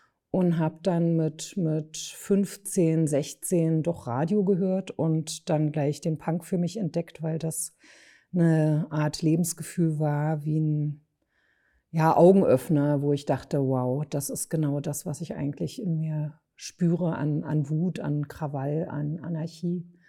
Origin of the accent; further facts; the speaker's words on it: Magdeburg, Saxony-Anhalt, Germany; born there; ich wurde 1966 in Magdeburg geboren